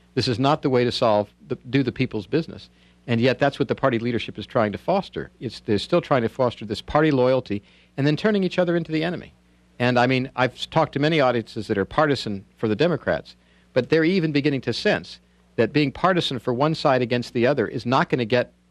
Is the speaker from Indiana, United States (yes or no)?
yes; Indiana, United States; since I'm a basketball fan and since I grew up in Indiana